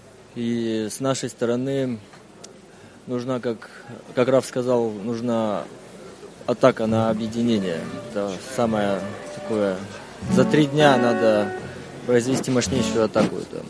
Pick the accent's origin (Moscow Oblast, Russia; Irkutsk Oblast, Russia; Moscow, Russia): Irkutsk Oblast, Russia; Irkutsk; я с Иркутска, Иркутская область. Приехал я сюда, чтобы